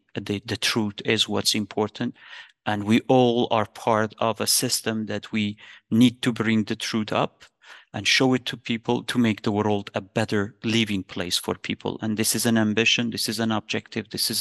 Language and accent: English; Iran; English is a second language; moved away; I have not been back in my hometown for the last more than 20 years right now. My dad passed away, and I couldn't be with him at his last moments at that time because of the situation in Iran.